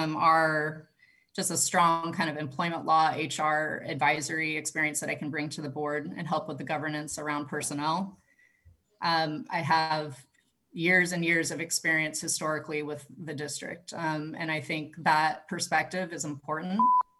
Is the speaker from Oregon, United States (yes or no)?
yes; Seaside, Oregon, United States; So yeah, similar to Celeste, I grew up in Seaside, and you know, Sunset Parks and Rec was at the heart of my rec experience growing up